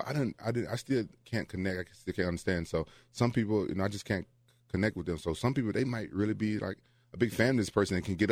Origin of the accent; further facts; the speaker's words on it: Memphis, Tennessee, United States; It's just where I'm from Memphis, and it's just something that you're not used to.